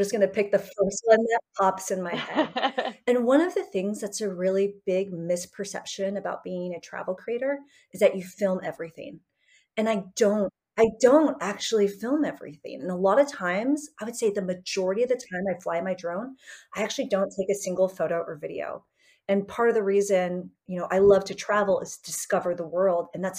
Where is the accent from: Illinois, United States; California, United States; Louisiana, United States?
California, United States; San Diego; I have been lucky to be around that growing up in San Diego and elsewhere